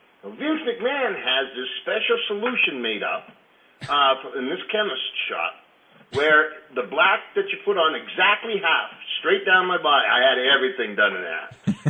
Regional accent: Saskatoon, Saskatchewan, Canada; born there; I was born in Saskatoon, Saskatchewan.

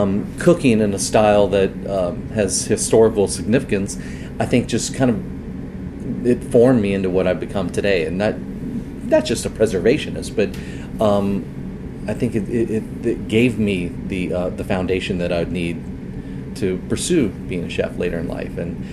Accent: Louisiana, United States; I grew up in the country outside of New Orleans, just right down the, literally right down the road from where it is, not street, but road, from where it is that I live now.

